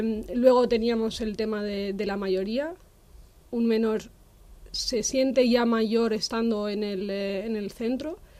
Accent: Madrid, Community of Madrid, Spain; Sí, me considero madrileña.

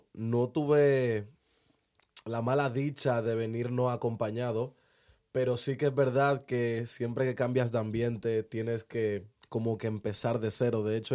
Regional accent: Dominican Republic; moved away; porque yo salí de allí, de República Dominicana, hace 14 años y lo único que me queda de allí son esas iniciales.

